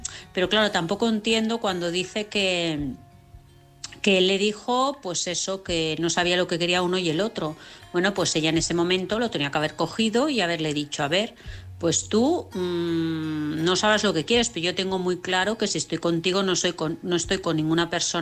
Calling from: Vilassar, Catalonia, Spain; de Vilassar.

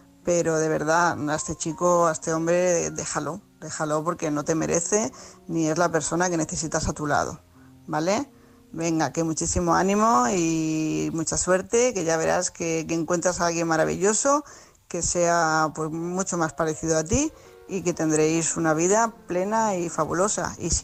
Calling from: Tarragona, Catalonia, Spain; corresponsal de Tarragona

